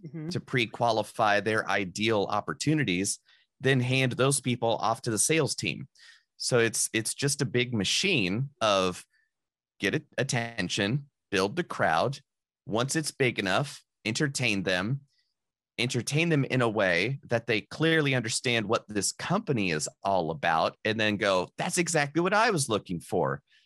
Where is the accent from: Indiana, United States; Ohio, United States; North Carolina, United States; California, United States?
North Carolina, United States; No, that was in the mountains of North Carolina. I grew up near Asheville.